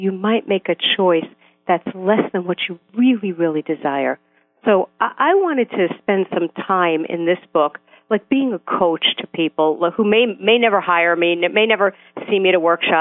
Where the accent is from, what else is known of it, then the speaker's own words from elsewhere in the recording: Brooklyn, New York, United States; But I grew up in Brooklyn, New York, Orthodox Jewish family.